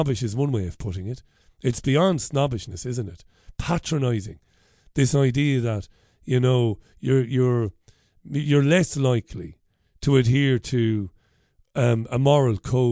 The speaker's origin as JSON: {"language": "English", "town": "Waterford", "region": "County Waterford", "country": "Ireland", "tie": "born or raised there", "said": "I grew up in Ballybeg in Waterford, and I'm very proud of Ballybeg in Waterford."}